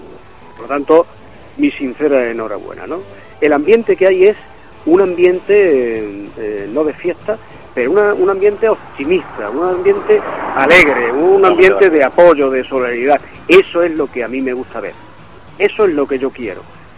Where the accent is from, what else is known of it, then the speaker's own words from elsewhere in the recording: Nerva, Andalusia, Spain; y hablo por mi pueblo, yo hablo por Nerva, pues prácticamente en la mayoría de la gente de nuestro pueblo.